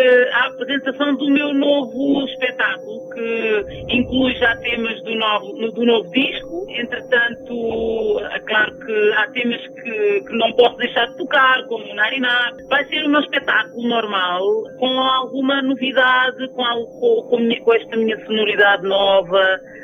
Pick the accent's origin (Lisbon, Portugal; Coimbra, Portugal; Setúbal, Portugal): Lisbon, Portugal; born there; eu sou bilíngue, sou uma pessoa que cada vez mais me quero apresentar como uma mulher bilíngue, nascida em Portugal, em Lisboa, mas com uma origem cabo-verdiana. Todos os meus ancestrais são africanos, cabo-verdianos, crioulos, portugueses